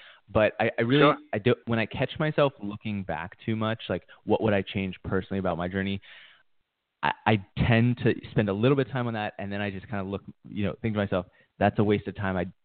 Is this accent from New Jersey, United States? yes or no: no; Pittsburgh, Pennsylvania, United States; now in Chiang Mai, Thailand; growing up in Pittsburgh next to watching people who live here in Chiang Mai, Thailand